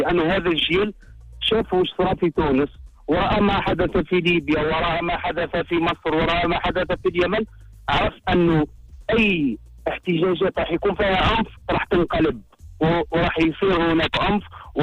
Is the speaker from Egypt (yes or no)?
no; Algeria; هذا ما نعتقده نحن على الأقل يعني كجزائريين.